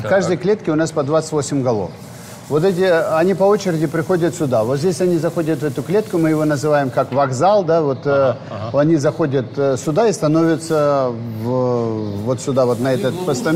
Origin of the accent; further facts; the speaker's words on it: South Kazakhstan, Kazakhstan; я вот вырос в Южном Казахстане